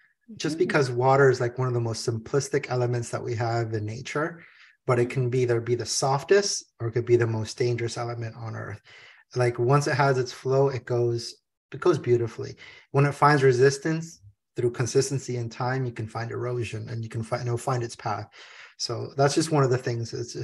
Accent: California, United States; It's just a lot of nostalgia of how I grew up in Southern California.

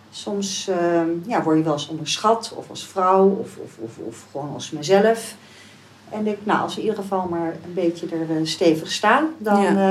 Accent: Brussels, Brussels-Capital Region, Belgium; moved away as an adult; now in Amsterdam, Netherlands; Ja, en dan is Amsterdam nog maar een kleine stad hè. Want ik ben opgegroeid in Brussel.

